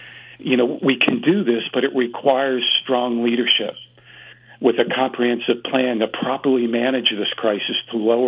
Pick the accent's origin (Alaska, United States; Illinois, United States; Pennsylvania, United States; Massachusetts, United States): Pennsylvania, United States; Meyersdale; So I'm joining you from Westmoreland County, and I grew up not far from here on a family farm in Myersdale in Somerset County.